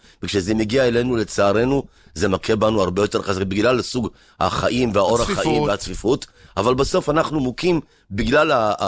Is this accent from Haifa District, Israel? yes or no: no; Southern District, Israel; אנחנו באים מהדרום, ואתה יודע, בדרום נופלים טילים